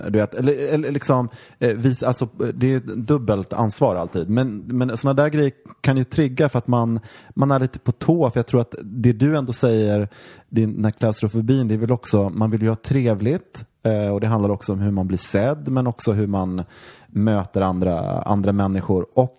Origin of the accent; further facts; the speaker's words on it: Mora, Dalarna County, Sweden; när jag växte upp i Mora.